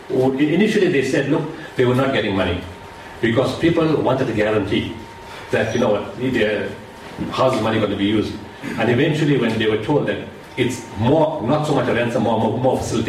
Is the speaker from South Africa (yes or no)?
yes; South Africa; even after I spoke to her as a South African, she still didn't trust anybody.